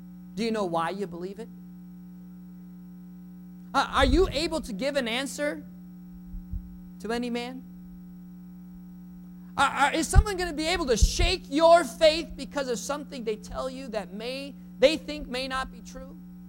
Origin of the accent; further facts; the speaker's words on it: North Dakota, United States; And as a farm boy growing up in North Dakota, our house was smack in the middle of sunflower fields, corn fields, canola fields, wheat fields, barley fields.